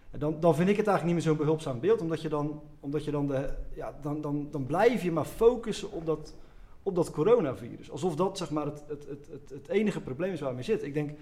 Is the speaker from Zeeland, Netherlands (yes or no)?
yes; Zeeland, Netherlands; ik kom uit Zeeland